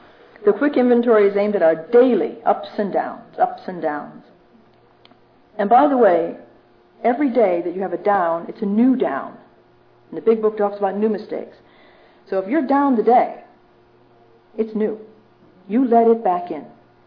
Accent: Ireland; I'm Irish, I'm alcoholic, it would never enter my mind to cooperate.

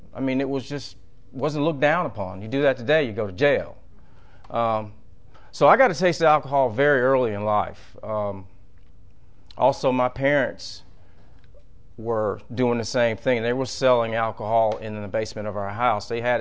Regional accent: Marietta, Georgia, United States; born there; I was born in Marietta, Georgia, November 4th, 1960.

